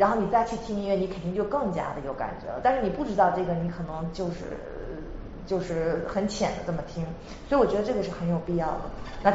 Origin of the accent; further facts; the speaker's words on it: Beijing, China; moved away as an adult; now in abroad; 你可能觉得你是江苏人，我觉得我是北京人，但到国外你会觉得我是中国人，他是英国人，他是法国人，这个感觉。